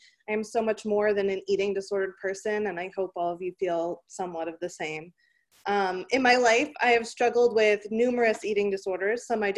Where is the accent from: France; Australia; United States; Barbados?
United States; Boston, Massachusetts; I live on the West Coast now, but I grew up in the Boston area.